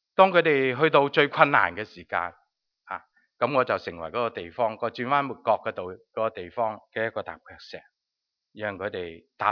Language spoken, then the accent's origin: Cantonese; China; 孝敬父母、尊敬长者，都系我哋中国人嘅一贯嘅传统